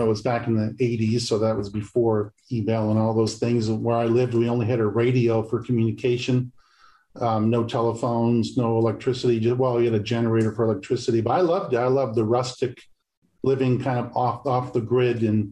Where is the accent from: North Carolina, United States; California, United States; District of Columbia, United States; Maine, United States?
Maine, United States; Portland; born there; Well, I was born in Portland, Maine